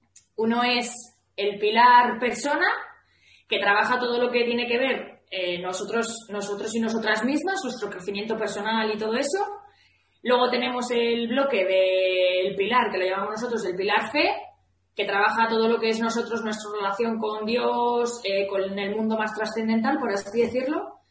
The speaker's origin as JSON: {"language": "Spanish", "town": "Vitoria", "region": "Basque Country", "country": "Spain", "said": "soy de Vitoria, tengo 30 años"}